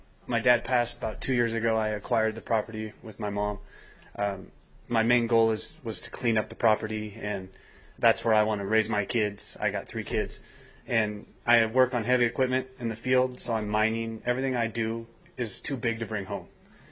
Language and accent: English; Carson City, Nevada, United States; I was born and raised in Carson City.